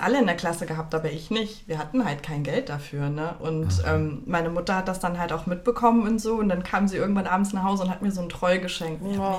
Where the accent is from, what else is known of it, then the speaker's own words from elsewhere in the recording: Germany; Ich meine, ja, ich bin hier aufgewachsen und so, aber ich habe mich auch der Kultur angenommen. Ich würde jetzt auch mal behaupten, ich bin kulturell gesehen mehr deutsch als persisch.